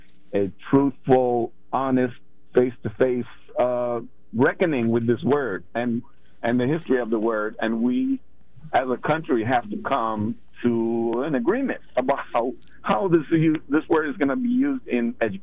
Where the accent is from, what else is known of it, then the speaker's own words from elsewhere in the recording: Portland, Oregon, United States; I grew up in Northeast Portland. I went to Harriet Tubman Middle School.